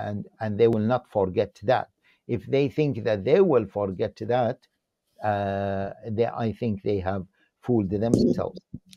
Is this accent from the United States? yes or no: no; Gaza Strip, Palestine; also born or lived in Saudi Arabia; I am Palestinian. I'm originally from Gaza. What happened? I was born in Saudi Arabia.